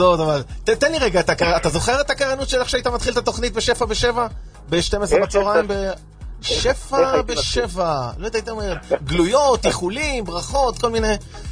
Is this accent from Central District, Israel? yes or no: no; Bat Yam, Tel Aviv District, Israel; אני בת ימי במקור, כן, בטח.